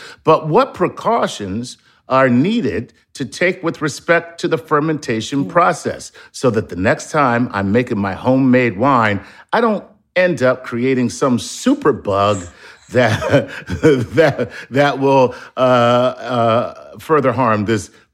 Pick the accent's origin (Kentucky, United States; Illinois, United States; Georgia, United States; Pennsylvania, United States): Pennsylvania, United States; Philadelphia; I'm from Philadelphia. It's not capicola.